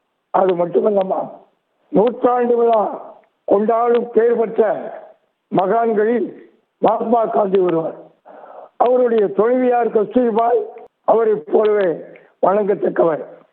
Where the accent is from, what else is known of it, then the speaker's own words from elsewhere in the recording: Kadayam, Tamil Nadu, India; நான் கடையத்தை சேர்ந்தவன்.